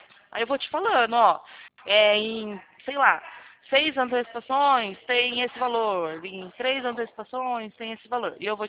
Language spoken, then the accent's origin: Portuguese; Santa Bárbara d'Oeste, São Paulo, Brazil; Eu sou de Santa Bárbara do Oeste.